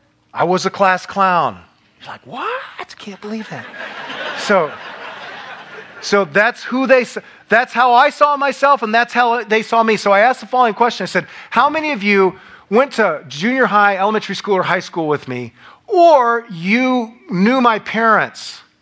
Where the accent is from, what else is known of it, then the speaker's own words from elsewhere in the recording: Newton, Iowa, United States; And I'm preaching at my hometown, Newton, Iowa, where I was raised.